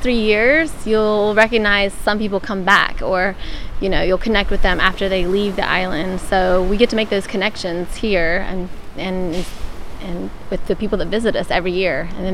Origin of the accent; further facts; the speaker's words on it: West Virginia, United States; moved away; So I'm originally from West Virginia. That's where my family is from, and I grew up there, and I come from a long line of farmers.